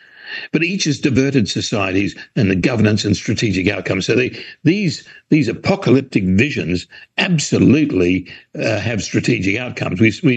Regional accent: Perth, Western Australia, Australia; I'm from Perth, about 2,500 miles away.

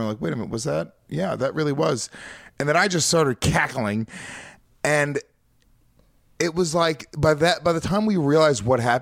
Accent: New York, United States; now in Los Angeles, United States; It's kind of a dangerous walk because I'm a New Yorker.

